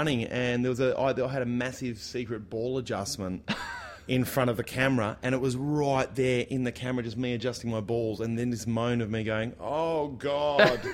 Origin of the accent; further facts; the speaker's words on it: Australia; When I rock up at a gig and I'm Australian, it's just like, all right, you're just another...